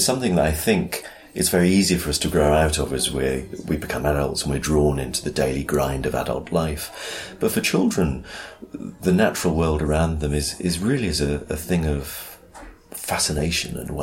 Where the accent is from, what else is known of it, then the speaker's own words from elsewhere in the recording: Lowestoft, East of England, United Kingdom; We're both boys from Lowestoft.